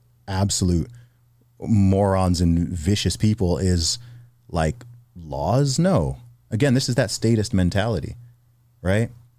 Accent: Saudi Arabia; I speak as someone who grew up in the Middle East. I grew up in Saudi Arabia.

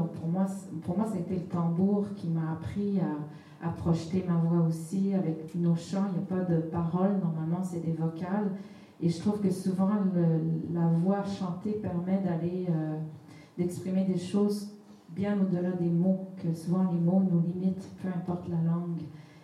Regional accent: Brittany, France; also born or lived in Outaouais, Canada; je suis Anishinaabe du côté de ma mère, mais je suis française du côté de mon père. J'ai grandi en partie dans le Finistère et dans l'Outaouais au Canada. Et j'ai passé beaucoup, beaucoup de temps en Amérique du Sud aussi.

